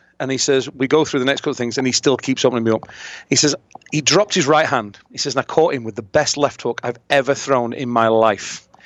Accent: United Kingdom; being British, I like Anthony Joshua.

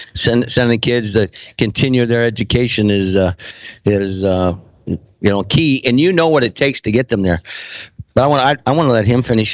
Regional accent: Iowa, United States; Well, I'm from Iowa. I worked for the Cubs organization in the 90s.

